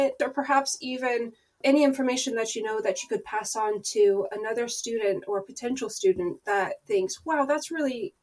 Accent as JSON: {"language": "English", "country": "United States", "lives_now": "United Kingdom", "said": "Obviously, I'm American and not used to the weather or the culture."}